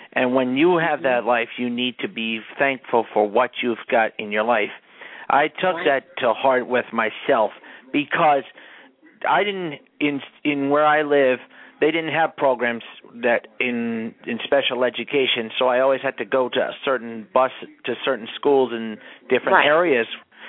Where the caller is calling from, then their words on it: New Jersey, United States; I'm calling from New Jersey, and good afternoon, Your Honor.